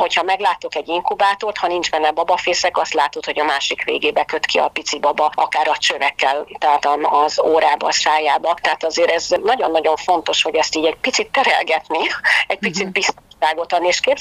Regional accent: Târgu Mureș, Mureș County, Romania; now in Hungary; én Marosvásárhelyen születtem, és szeretnék visszanézni oda, onnan jöttem

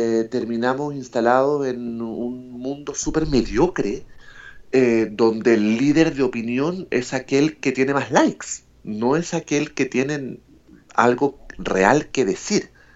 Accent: Chile; also born or lived in Mexico / Puerto Rico; soy chileno, pero viví en México muchos años, tengo muchísimos amigos ahí, después viví en Puerto Rico muchos años, tengo familia y amigos en Puerto Rico, tengo mi familia repartida por todo el mundo

